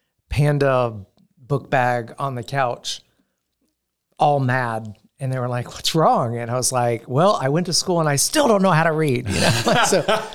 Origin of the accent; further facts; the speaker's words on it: Tennessee, United States; I grew up in Middle Tennessee, and was born into a really fervent Christian home.